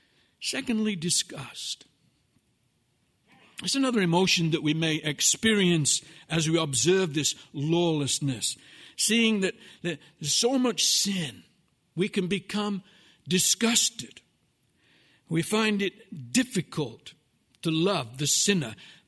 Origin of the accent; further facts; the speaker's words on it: United Kingdom; You say, you're a Brit. What are you talking about? What do you know? I'm also an American.